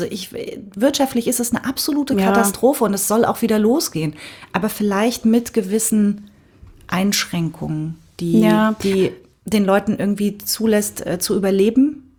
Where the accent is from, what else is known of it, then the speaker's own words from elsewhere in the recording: Cottbus, Brandenburg, Germany; Naja, wir kommen beide aus Cottbus. Also wir haben uns da schon kennengelernt. Und ich war dann aber ganze 2,5 Jahre noch in Cottbus.